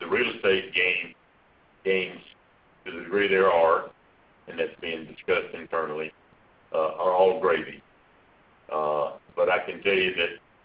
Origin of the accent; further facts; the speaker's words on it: United States; You know, I went to Canada the first time as an American, and that's not fun to begin with.